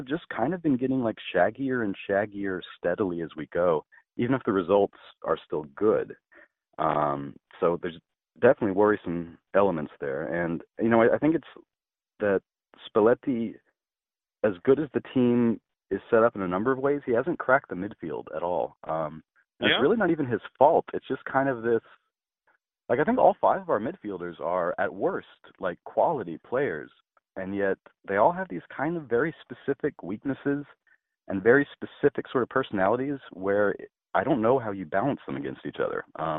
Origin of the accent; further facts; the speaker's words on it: Arkansas, United States; also born or lived in Texas; now in Los Angeles, United States; childhood in Arkansas and Texas. And we moved to Southern California, and I kind of like consciously made LA my hometown.